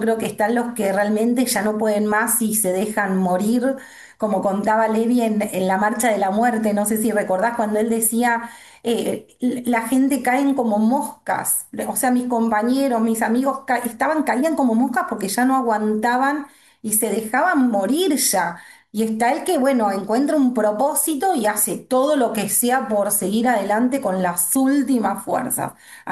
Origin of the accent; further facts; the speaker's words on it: Buenos Aires, Argentina; yo soy de Buenos Aires, Argentina